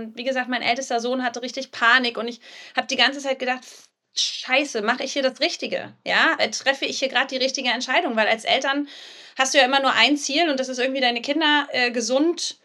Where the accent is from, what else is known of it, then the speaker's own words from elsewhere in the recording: Germany; moved away as an adult; now in Israel; ich bin als Deutsche geboren, ich bin auch nicht als Jüdin geboren.